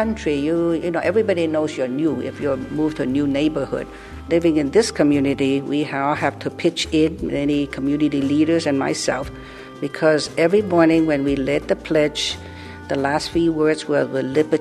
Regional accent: Hong Kong; also born or lived in Vietnam; now in San Francisco, United States; I was born in Vietnam, but I left when I was a tiny little kid, and then I was raised in Hong Kong. That's where I picked up Cantonese, and I came to America.

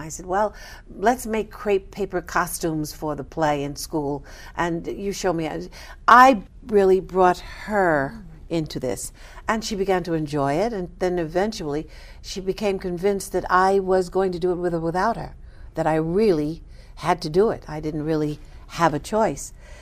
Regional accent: Manhattan, New York, United States; But growing up in Manhattan is incredible. I know people like to believe that it's not a place to bring up a child. It's not true.

